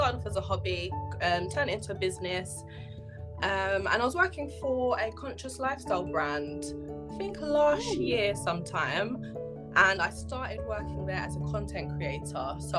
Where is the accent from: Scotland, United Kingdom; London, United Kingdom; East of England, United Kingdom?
London, United Kingdom; I'm from London. I was born and raised in London. My ethnic background is Jamaican and English.